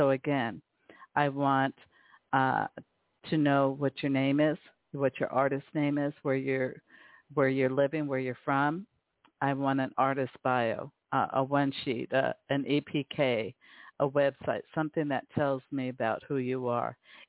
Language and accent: English; Seattle, Washington, United States; and they're actually out of Seattle, Washington, my hometown.